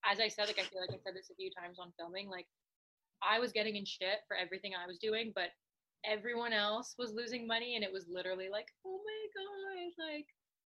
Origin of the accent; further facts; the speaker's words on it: Canada; So I got, because I'm Canadian and the conversion rate